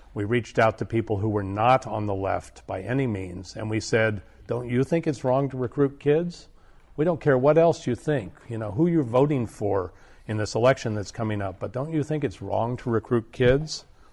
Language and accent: English; Arcata, California, United States; I come from Arcata. Arcata has a long tradition of being a progressive city.